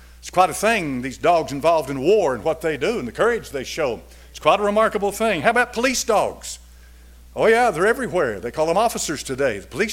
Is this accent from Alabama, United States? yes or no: no; Knoxville, Tennessee, United States; Now, I was born in Knoxville, Tennessee, and raised here in 1946. And when I was a boy, packs of dogs used to run through the streets of Knoxville.